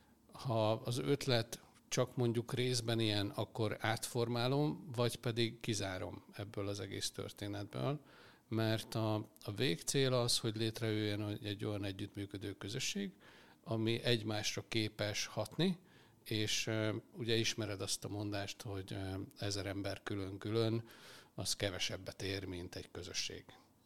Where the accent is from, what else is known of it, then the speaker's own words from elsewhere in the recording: Porcsalma, Szabolcs-Szatmár-Bereg, Hungary; also born or lived in Csenger / Újfehértó; én Csengerbe születtem, ez egy román határ melletti kis település, majd onnan nagyjából 5-8 kilométerre lévő Porcsalma nevezetű faluba, úgy éreztem már általános iskolában, hogy ez kicsi. Erre apám még kitalálták, hogy elköltözünk egy nagyobb térbe, ezt nevezték Újfehértónak, ez egy 14 ezeres település volt